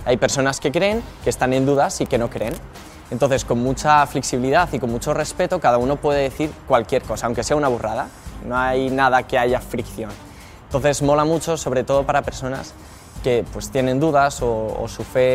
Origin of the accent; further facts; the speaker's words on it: Madrid, Community of Madrid, Spain; soy de Madrid